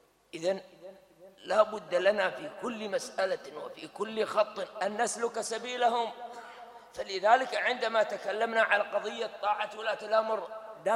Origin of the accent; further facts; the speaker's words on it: Kuwait; يحتفلون الآن حتى عندنا في الكويت